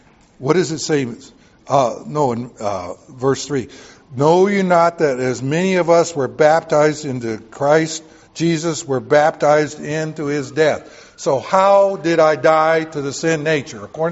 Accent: the South, United States; Well, I grew up in the South where they made their own rules, not by biblical rules, okay?

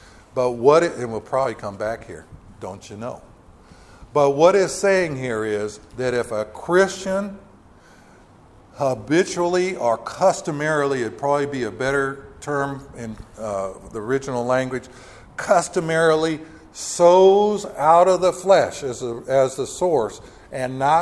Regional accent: the South, United States; I told you I grew up in the South where they wouldn't let you mow your lawn on Sunday

